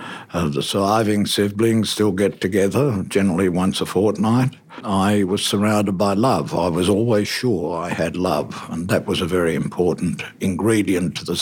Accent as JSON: {"language": "English", "town": "Sydney", "region": "New South Wales", "country": "Australia", "tie": "born or raised there", "said": "I grew up in a suburb called Concord, which was then regarded as in the western suburbs. Now it's in the centre or the inner west, and it's the only suburb in Sydney that doesn't have a hotel."}